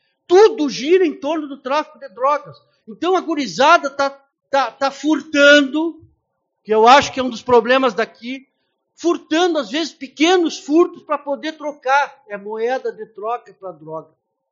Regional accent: Uruguaiana, Rio Grande do Sul, Brazil; 7 anos que eu retornei para a minha terra, aqui em Uruguaiana, que eu sou promotor criminal aqui de Uruguaiana, há 7 anos

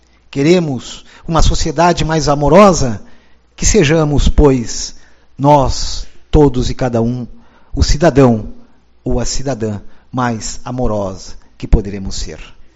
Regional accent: Rio Grande do Sul, Brazil; Vem que quando nós algo que nos toca como gaúchos, nós damos o passo à frente primeiro.

